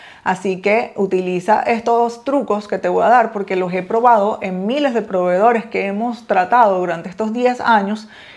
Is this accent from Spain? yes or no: no; Venezuela; moved away as an adult; Empecé hace 14 años a importar desde China y a los 3 años y medio de haber estado importando en mi país Venezuela, tuve una idea de mudarme a este país en ese momento con mi hija de 6 años